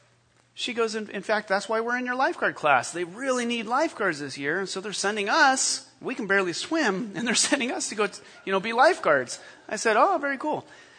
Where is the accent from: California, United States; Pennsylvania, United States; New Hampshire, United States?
California, United States; Monterey; A guy that I used to live with when I lived in Monterey. That's my hometown.